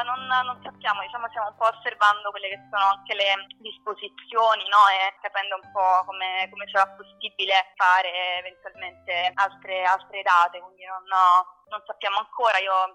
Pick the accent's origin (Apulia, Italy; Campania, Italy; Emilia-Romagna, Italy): Campania, Italy; a Portici, nella mia terra, in Campania